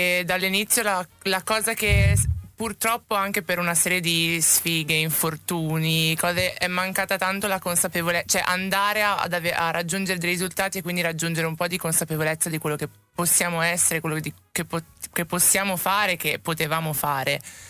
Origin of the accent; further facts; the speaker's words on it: Busto Arsizio, Lombardy, Italy; Ma sì, poi sono cresciuta a Buster Sizio, periferia di Milano